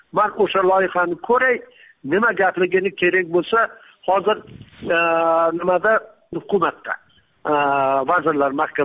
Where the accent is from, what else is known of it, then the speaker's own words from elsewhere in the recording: Jizzakh, Jizzakh Region, Uzbekistan; also born or lived in Mirzachoʻl; Mirzacho'l 49-yilda biz ko'chib kelganmiz Jizzaxdan, tog'lar orasidan, go'zal vodiydan To'qaylarning ichiga. Mirzacho'l degan joyga ko'chib kelganmiz.